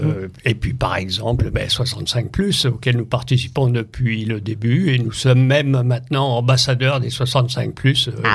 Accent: Grand Est, France; on est rémois d'origine, puisqu'on est originaire du sud des Ardennes, et puis tout le long de la vie professionnelle, des déplacements en France, et puis on est rentré là pour la deuxième partie de retraite, puisqu'on a plus de 70.

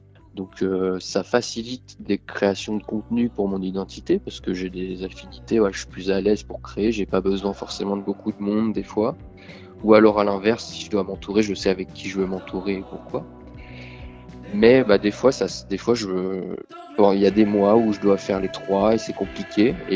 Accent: Auvergne-Rhône-Alpes, France; now in Reims, France; je profite un peu du soleil en Haute-Savoie, puisque moi je suis originaire de Haute-Savoie, des montagnes.

